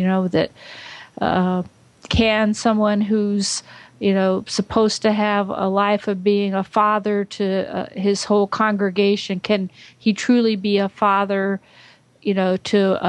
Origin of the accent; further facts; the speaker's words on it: Georgia, United States; from Georgia.